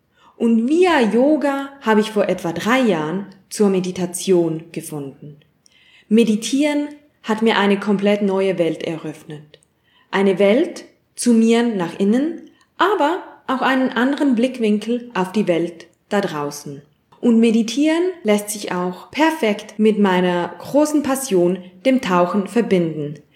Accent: Zurich, Switzerland; ich bin 33-jährig und ich komme aus Zürich.

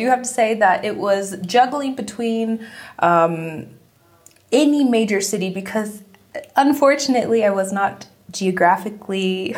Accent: Florida, United States; Yes, born and raised in Florida.

